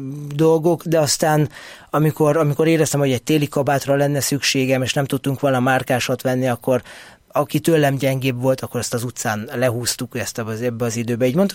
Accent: Budapest, Hungary; Újpestnek azon a részén, ahol én felnőttem

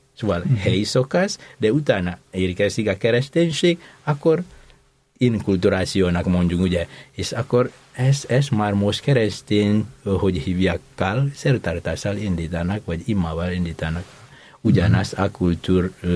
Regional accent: Indonesia; Hungarian is a second language; now in Hungary; az én kultúrámban, amikor ugye Indonéziából származom

